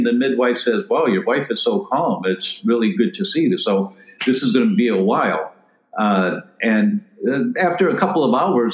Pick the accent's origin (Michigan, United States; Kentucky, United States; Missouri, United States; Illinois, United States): Michigan, United States; Detroit; I'm driving, and I'm originally from Detroit.